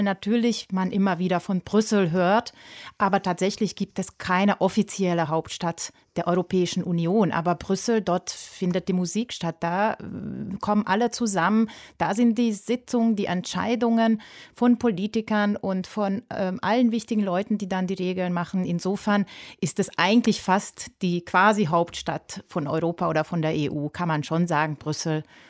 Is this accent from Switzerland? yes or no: no; Hungary; German is a second language; now in Germany; Ich bin in Ungarn zur Schule gegangen und bin dann später nach Deutschland gekommen und habe mich gerade gefreut, meine Muttersprache zu hören.